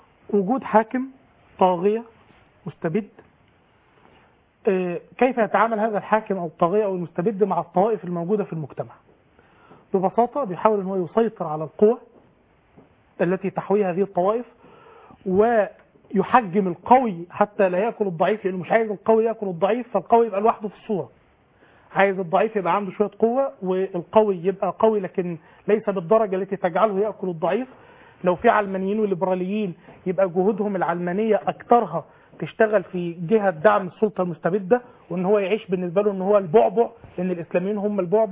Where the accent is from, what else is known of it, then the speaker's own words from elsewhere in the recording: Egypt; اللي مثلا بيقوم بها باسم يوسف هنا عندنا في مصر